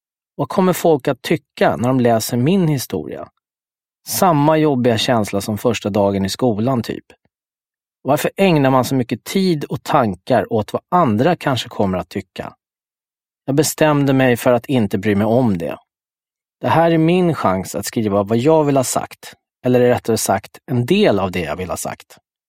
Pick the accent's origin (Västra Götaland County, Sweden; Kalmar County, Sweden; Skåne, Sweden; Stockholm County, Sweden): Stockholm County, Sweden; Stockholm; Jag är uppväxt på Södermalm under 70- och 80-talet.